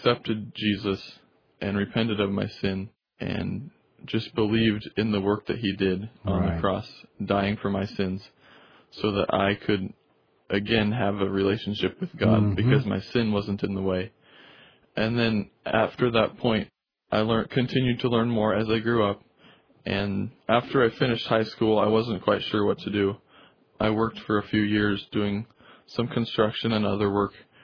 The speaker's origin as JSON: {"language": "English", "region": "Iowa", "country": "United States", "tie": "born or raised there", "said": "Okay, well, I grew up in Iowa, actually."}